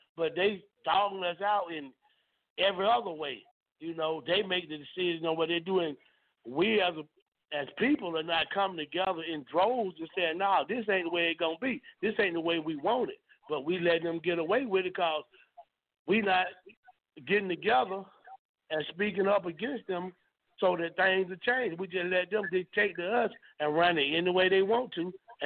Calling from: Jonesboro, United States; from Jonesboro.

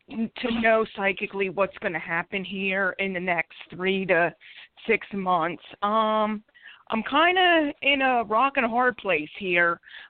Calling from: Philadelphia, Pennsylvania, United States; I'm calling from Philadelphia, PA.

